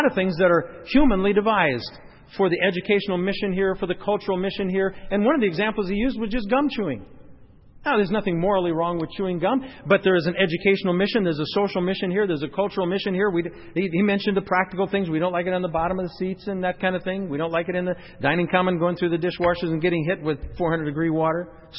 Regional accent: South Dakota, United States; I grew up in South Dakota, and I took American history, U.S. history, in high school

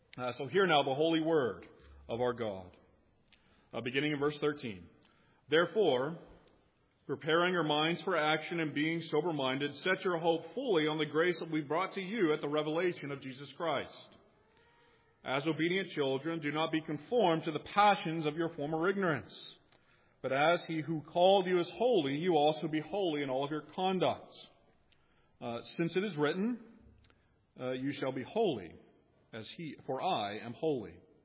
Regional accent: Texas, United States; And yes, I grew up in the Podunk, West Texas towns where that is such a thing.

